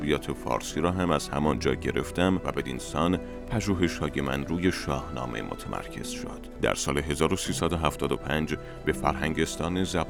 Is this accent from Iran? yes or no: yes; Iran; محل زندگی ما در روستای امامزاده علی اکبر بود. من 28 اردیبهشت ماه سال 1339 در همین روستا متولد شدم. روز تولدم مقارن با بزرگداشت سالانه فردوسی در ایران است. دوره دبستان را در مدرسه دیانت در همین روستا گذراندم.